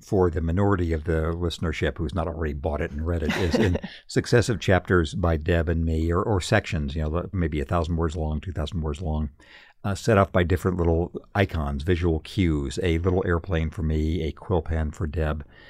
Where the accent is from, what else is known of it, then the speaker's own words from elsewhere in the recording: Redlands, California, United States; We went back to my hometown of Redlands, California, and it took 6 months off from the Atlantic